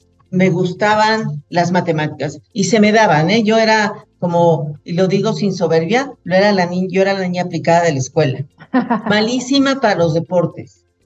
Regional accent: Mexico; Uy, bueno, yo soy mexicana, soy actuario

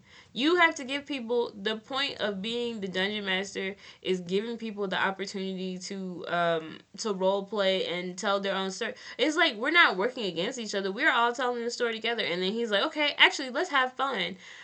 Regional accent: Texas, United States; I did, but that's because, like, I'm from Texas. We get rowdy.

